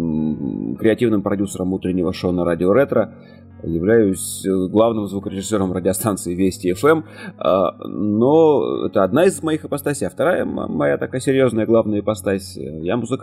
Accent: Yakutsk, Sakha Republic, Russia; born there; now in Moscow, Russia; Я родился в Якутске, достаточно давно родился, и учился в театральном институте

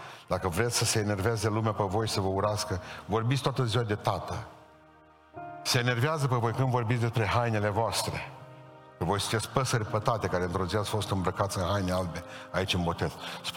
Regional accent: Hunedoara, Hunedoara County, Romania; sunt din Hunedoara

